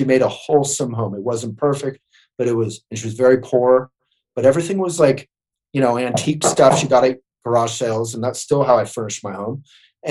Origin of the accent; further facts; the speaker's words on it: Boulder, Colorado, United States; Allen Ginsberg, who I grew up knowing here in Boulder, the Beat poet